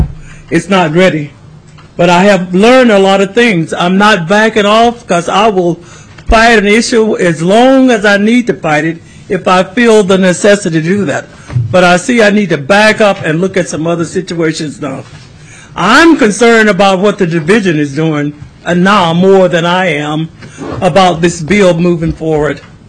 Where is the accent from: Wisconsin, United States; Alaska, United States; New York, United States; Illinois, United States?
Alaska, United States; Anchorage; I'm from Anchorage, and I represent District K. That's east side of Anchorage.